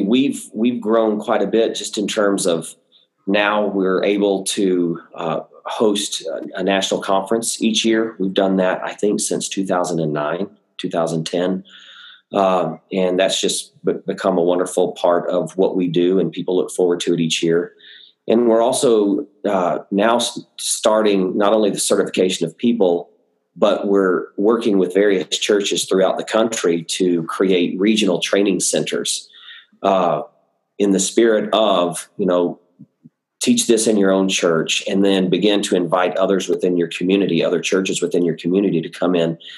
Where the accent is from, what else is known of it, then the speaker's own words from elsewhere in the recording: Texas, United States; going to come down to Texas with a bunch of her friends and do nursing down here. So she ended up in my home state, which was fine with me.